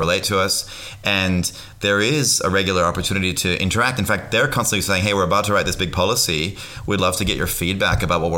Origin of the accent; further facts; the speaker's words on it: United States; now in Australia; I'm originally from the States